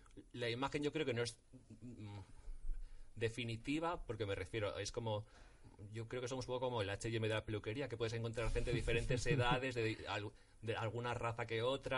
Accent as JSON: {"language": "Spanish", "town": "Lleida", "region": "Catalonia", "country": "Spain", "said": "Pues yo soy catalán, yo soy de Lérida."}